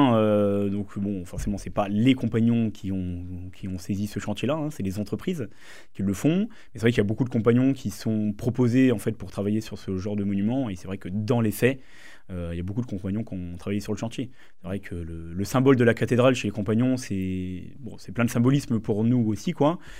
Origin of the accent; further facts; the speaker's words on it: Dijon, Bourgogne-Franche-Comté, France; Je suis originaire de Dijon, en Bourgogne. J'ai fait mon apprentissage là-bas.